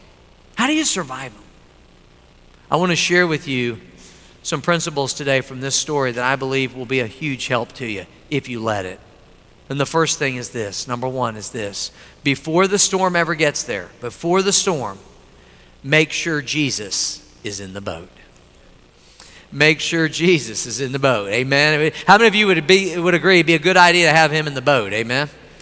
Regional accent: Midwest, United States; I'm from the Midwest, lots of tornadoes, scary weather there, scary storms.

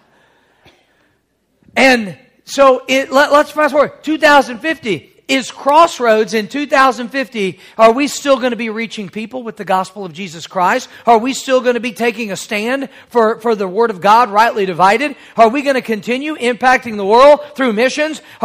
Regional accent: Missouri, United States; I remember as a boy, growing up in Missouri, we had all these trees in the backyard and they drop hickory nuts.

